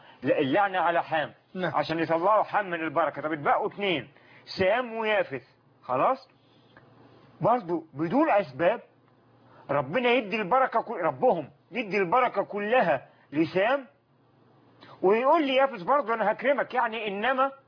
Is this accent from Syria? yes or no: no; Upper Egypt, Egypt